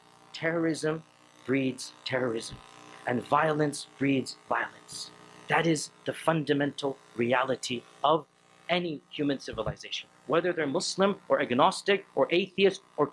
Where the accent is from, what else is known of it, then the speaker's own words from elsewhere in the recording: Texas, United States; born there; I'm a born American citizen, I was born in Texas.